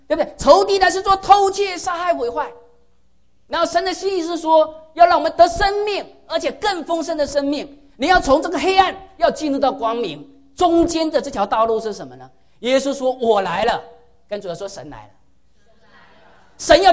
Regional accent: southern China, China; accent: southern; 我的这个南方口音

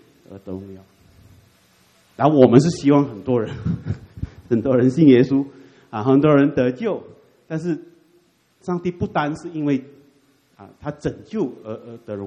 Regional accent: Malaysia; 因为我跟我太太，我们是马来西亚的华侨了。那我们的护照上面是写明不准去以色列。

